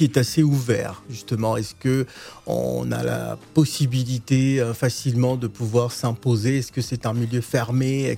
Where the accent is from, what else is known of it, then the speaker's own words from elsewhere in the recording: Côte d’Ivoire; moi, je suis ivoirien, je veux me représenter la Côte d'Ivoire